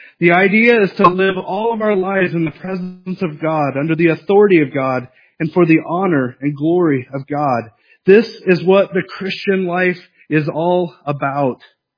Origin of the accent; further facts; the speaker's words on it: United States; I am an American. I have the right to pick on them, right?